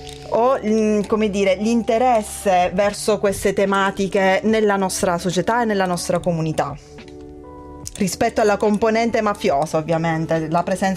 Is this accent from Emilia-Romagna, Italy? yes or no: no; Sicily, Italy; Io tra l'altro sono una siciliana cresciuta e nata in Sicilia negli anni Ottanta